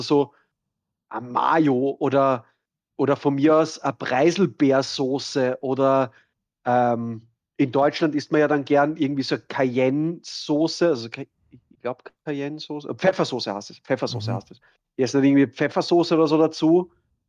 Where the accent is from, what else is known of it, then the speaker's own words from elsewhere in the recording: Austria; Als Österreicher